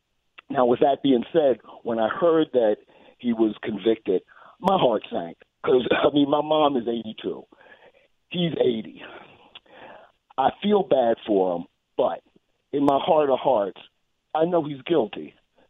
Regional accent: Philadelphia, Pennsylvania, United States; I'm from Philly. I'm 61

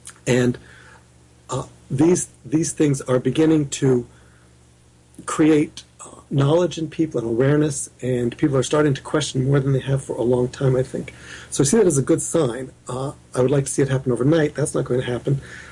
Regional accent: United States; I grew up in the United States in a very politically conservative family, and began questioning those philosophies in my teens.

